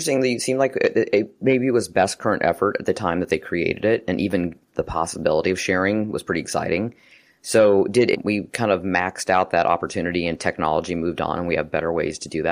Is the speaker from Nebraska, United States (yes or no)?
yes; Nebraska, United States; I'm from Nebraska. Maybe that particular area doesn't get a lot of ship traffic.